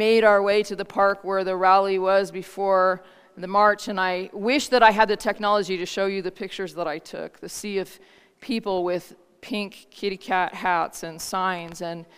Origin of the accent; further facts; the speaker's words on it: United States; For those of you who don't know, I'm an American citizen, which is why I don't think it's very funny.